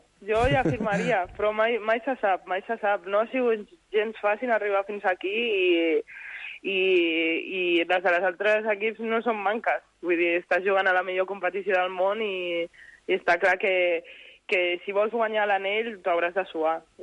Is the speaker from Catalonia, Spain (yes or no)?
yes; Catalonia, Spain; som dues catalanes